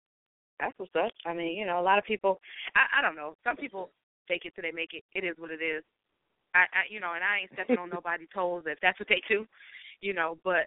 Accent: Midwest, United States; I'm definitely from the Midwest, and I've been in New York too.

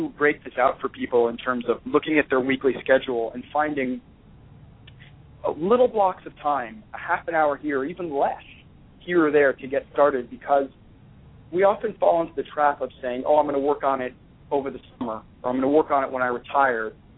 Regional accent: New York, United States; You know, you have to realize I'm a New Yorker.

